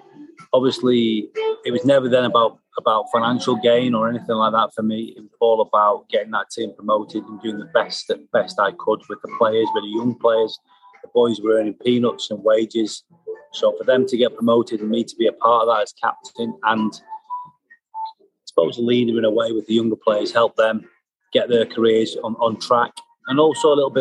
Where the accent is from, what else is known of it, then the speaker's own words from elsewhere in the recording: Glasgow, Scotland, United Kingdom; born there; I was born in Scotland. Being born in Glasgow